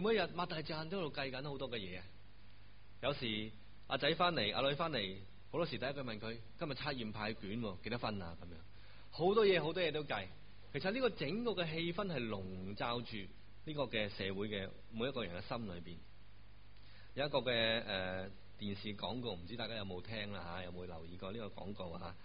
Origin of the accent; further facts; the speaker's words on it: Hong Kong; 他们跟我们香港人呢有个很明显